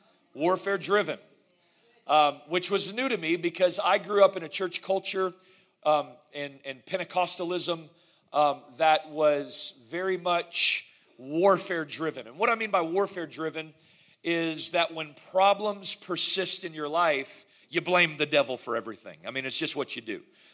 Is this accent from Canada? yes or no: no; Florida, United States; Is I grew up in the Panhandle region of northwestern Florida, and we planted our first Summit Church there in the Panhandle region of northwestern Florida.